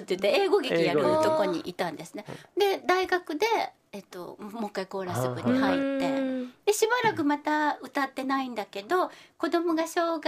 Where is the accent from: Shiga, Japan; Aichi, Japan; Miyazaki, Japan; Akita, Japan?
Shiga, Japan; Otsu; はい、大津の出身なんですけどね、この、はい、大津琵琶湖っていうのは実家が大津なんですけど